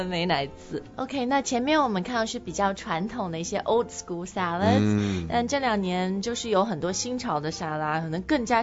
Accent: Shanghai, China; 因为作为上海人就是上海西餐

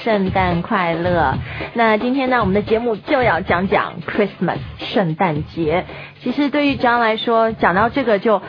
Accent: China; 反正作为中国人，你第一年看到

